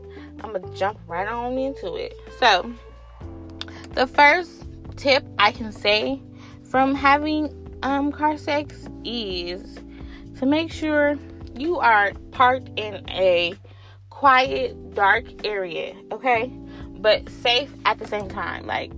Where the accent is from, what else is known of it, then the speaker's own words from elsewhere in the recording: New York, United States; accent: New York; Sorry, that's like my New York accent.